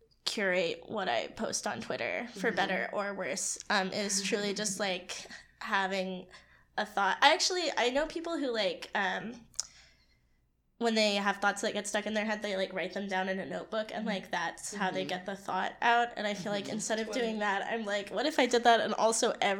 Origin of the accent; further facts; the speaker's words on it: California, United States; So like I'm from California, and my friend Becca goes to UC Davis